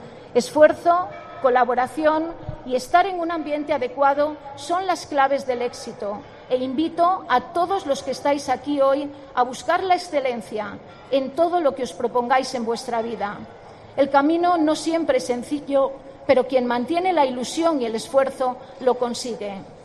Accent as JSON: {"language": "Spanish", "town": "Zamora", "region": "Castile and León", "country": "Spain", "tie": "born there", "lives_now": "Salamanca, Spain", "said": "aunque soy zamorana de nacimiento"}